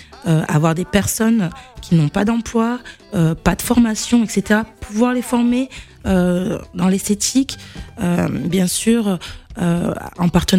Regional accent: Toulon, Provence-Alpes-Côte d'Azur, France; born there; also born or lived in Paris; Je suis née à Toulon.

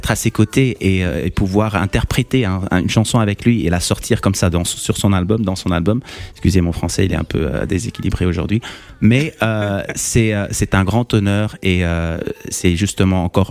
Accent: Kinshasa, DR Congo; also born or lived in Sweden; J'ai grandi à Kinshasa, bon, un peu partout dans le Congo, j'ai fait le tour avec mes parents. J'ai aussi grandi en Suède

